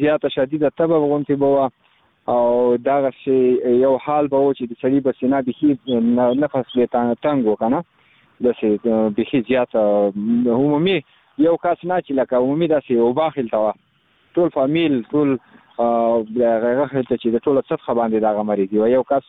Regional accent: Khost, Afghanistan; بس زه خو د خوست ولایت مربوط یم، مرکز اوسیدونکی یم

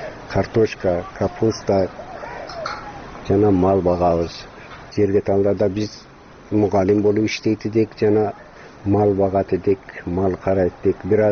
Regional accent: Tajikistan; Мен өзүм 1954 жылы Тажикстандын жерге талып, айылынын жерге талып кыштагында төрөлгөнмүн. 10-чу классты кыргыз мектепте түгөтүп

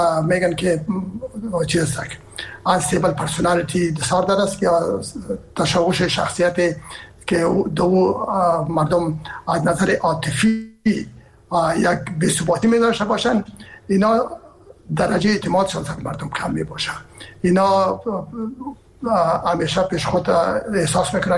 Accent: Herat, Afghanistan; ما که هستم از هرات هستم و پدر مادر من هرات هستن

